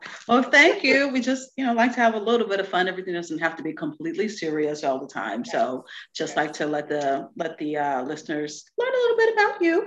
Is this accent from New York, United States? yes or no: yes; New York, United States; also born or lived in United Kingdom; Oh, no. We're from New York.